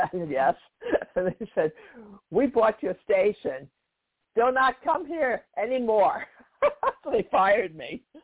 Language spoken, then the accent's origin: English; New York, United States; Well, because I'm from New York and I was born in New York City, I love New York.